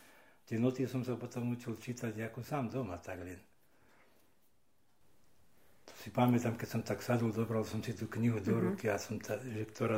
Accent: Raková, Žilina Region, Slovakia; To je za Čadcovou smerom na Turzovku je dedina Raková a z Rakovej, odtiaľ pochádzam z Rakovej.

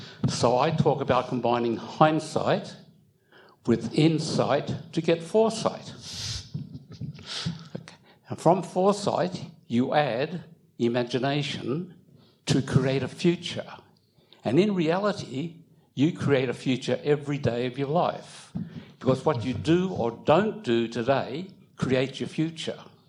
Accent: Australia; born there; I'm Chinese. I was born in Australia, okay. My parents migrated here in 1928 in the middle of the White Australia policy.

